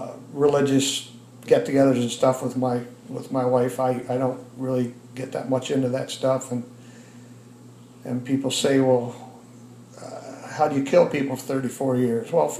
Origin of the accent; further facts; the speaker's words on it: Sayre, Pennsylvania, United States; born there; I was born in Sayre, Pennsylvania, at Robert Packard Hospital.